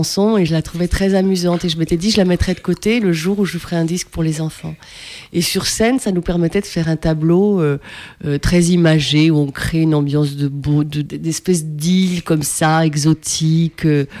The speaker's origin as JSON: {"language": "French", "town": "Paris", "region": "Île-de-France", "country": "France", "tie": "born there", "said": "Mon père est né en France, ma mère est née à Paris et moi je suis née à Paris."}